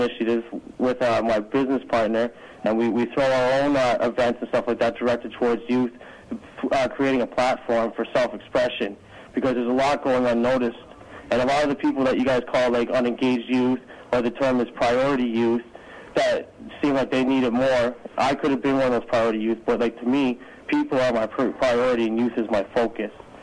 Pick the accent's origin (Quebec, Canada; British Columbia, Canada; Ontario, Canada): Ontario, Canada; Etobicoke; because I'm originally from Etobicoke, well, South Etobicoke on the lakeshore